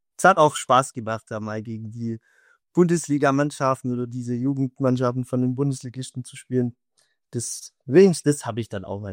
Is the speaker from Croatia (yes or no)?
no; Neufra, Baden-Württemberg, Germany; von meiner Heimatort, von Neufra, das ist ein Stadtteil von Rottweil und da habe ich angefangen, Handball zu spielen